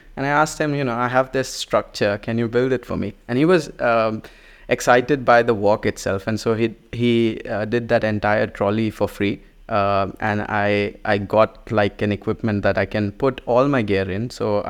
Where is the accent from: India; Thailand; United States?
India; growing up in India